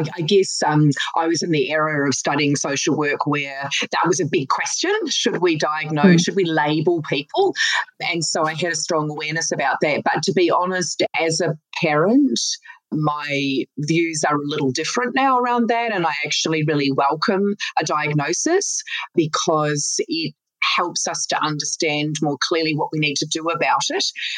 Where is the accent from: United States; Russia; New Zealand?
New Zealand; So I grew up in New Zealand, in the country, and knew from a very young age